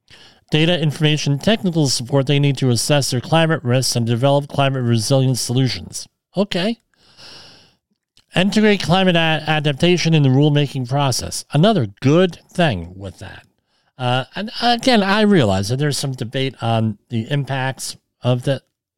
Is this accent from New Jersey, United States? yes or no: yes; Woodbridge, New Jersey, United States; I mean, where I grew up in Woodbridge, and I'm sorry I don't have pictures of this from when I was growing up, but we had in Woodbridge, we had where the Woodbridge Center Mall is, that was all clay pits.